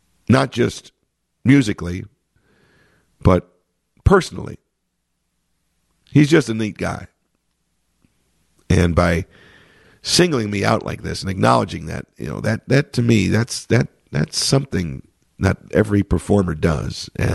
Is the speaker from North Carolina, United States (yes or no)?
no; Chicago, Illinois, United States; And then he says this in my hometown, in Chicago.